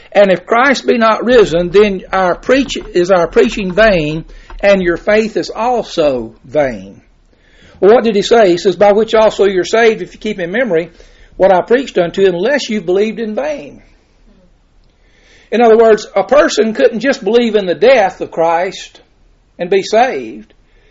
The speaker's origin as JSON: {"language": "English", "region": "the South", "country": "United States", "said": "My grandkids, the gospel. I'm from the South."}